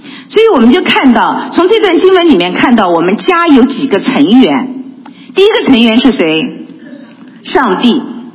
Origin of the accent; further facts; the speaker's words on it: China; 我们基督徒也是中国人，因此我们中国人又是基督徒的时候